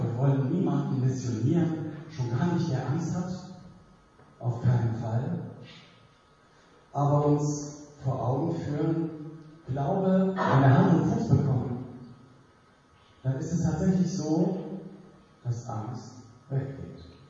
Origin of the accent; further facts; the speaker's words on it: Northern Germany, Germany; Ich glaube, seit 1979 gab es keine mehr hier bei uns in Norddeutschland. Aber da war es eben so, dass mein Vater und Großvater mich mitgenommen haben, oben auf den Deich.